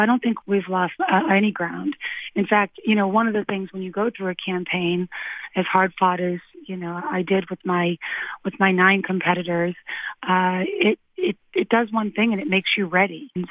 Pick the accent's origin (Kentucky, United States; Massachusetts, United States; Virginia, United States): Massachusetts, United States; Lowell; That disproportionately harms families like the one I grew up in Lowell.